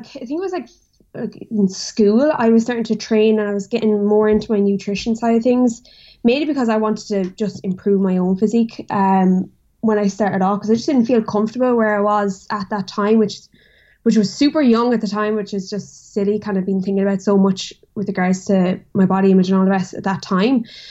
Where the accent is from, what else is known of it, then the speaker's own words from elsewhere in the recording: Carlow, Leinster, Ireland; now in Dublin, Ireland; I'm from Carlow, but I've moved up to Dublin to study health and society in DCU.